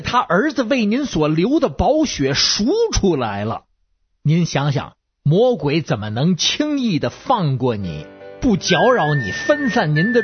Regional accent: Beijing, China; 我是北京的

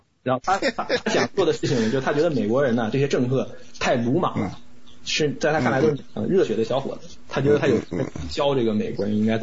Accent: United Kingdom; 像我们小时候在学校唱的歌，那歌是很狂妄的，叫什么 … 是这个守护英吉利的女神啊，她就是 … ， 就是只要有海浪的地方就是我们英国人在统治。

